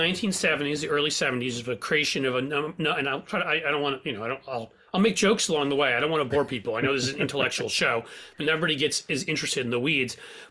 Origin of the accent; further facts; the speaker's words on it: New York, United States; And hell, you're in New York. I grew up in New York.